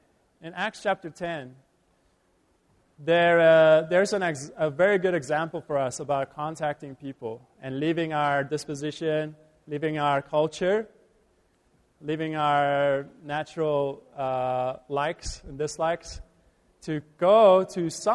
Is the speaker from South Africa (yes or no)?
yes; South Africa; now in Los Angeles, United States; If I was, you know, I'm from South Africa.